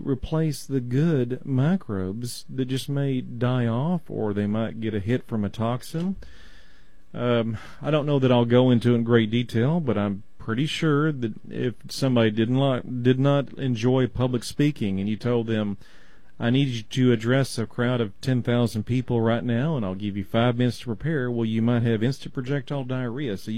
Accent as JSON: {"language": "English", "region": "Texas", "country": "United States", "said": "I'm from Texas. I just say kefir."}